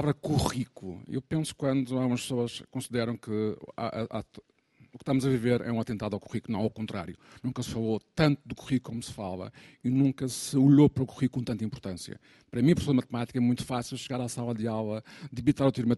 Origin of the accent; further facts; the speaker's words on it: Madeira, Portugal; Eu sou natural da bonita Ilha da Madeira